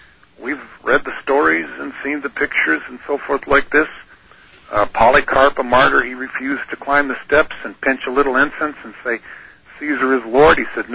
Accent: Michigan, United States; I was born and raised in the Western Michigan area. It's the land of the Dutch, and that's my heritage, that's my background.

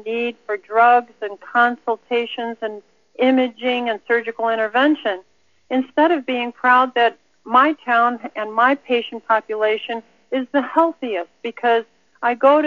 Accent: California, United States; You know, I'm from California, and we lost the vote last November on declaring GMO foods.

